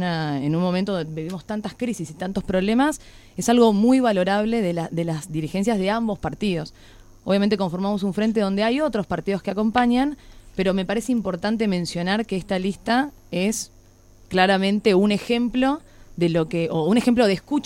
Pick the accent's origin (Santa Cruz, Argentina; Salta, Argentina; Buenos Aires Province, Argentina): Salta, Argentina; somos los salteños los que elegimos cómo queremos constituir la lista final